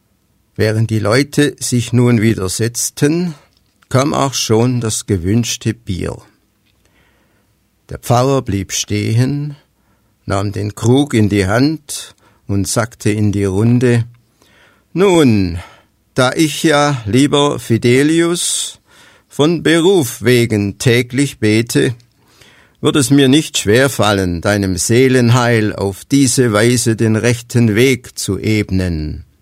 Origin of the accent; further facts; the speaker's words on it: Baden-Württemberg, Germany; Dazu kann ich natürlich die Geschichte, die Historik meiner Heimat nicht außen vor lassen. Und daher ist es besonders die staufische Geschichte, die eingebunden ist in diese Sammlung.